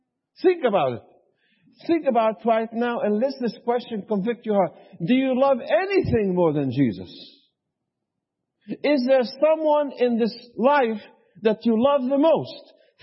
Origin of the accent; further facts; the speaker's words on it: the South, United States; See, I come from the South, and instead of saying 20, we say 20.